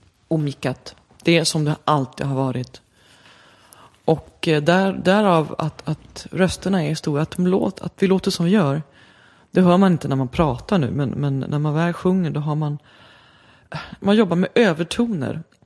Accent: Sandviken, Gävleborg County, Sweden; moved away; also born or lived in Uppsala / France; Men jag är född i Uppsala. Uppvuxen i Sandviken kan man väl säga. Och sen flyttade jag till Frankrike. Och innan dess har jag bott på väldigt mycket ställen.

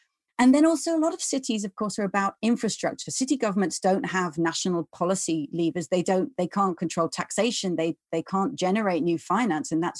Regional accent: England, United Kingdom

